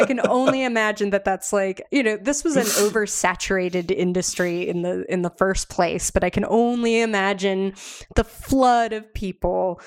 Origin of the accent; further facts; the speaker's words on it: Florida, United States; So, you know, I grew up in Florida, and that's the flattest place on earth.